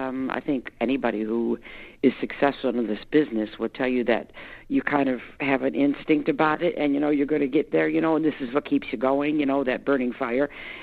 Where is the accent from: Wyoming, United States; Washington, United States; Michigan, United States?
Michigan, United States; Detroit; Don't forget, I grew up in Detroit, so I kind of knew all the musicians from day one.